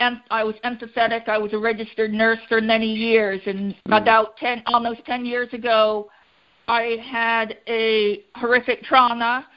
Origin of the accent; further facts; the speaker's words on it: Vermont, United States; I'm from Vermont.